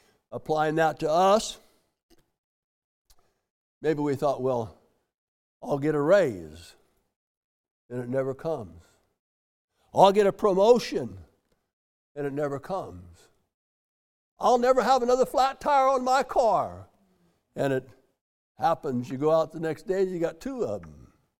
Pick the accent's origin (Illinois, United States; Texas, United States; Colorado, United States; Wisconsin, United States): Colorado, United States; I was raised in Colorado, and we have the beautiful mountains there